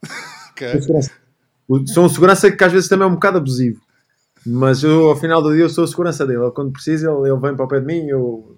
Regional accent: Portugal; ao final do dia somos portugueses, estamos todos a representar um país

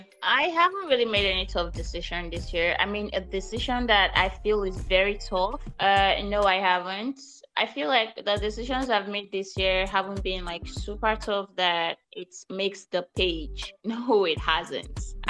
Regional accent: Owerri, Imo, Nigeria; I'm from Imo State, Owerri West.

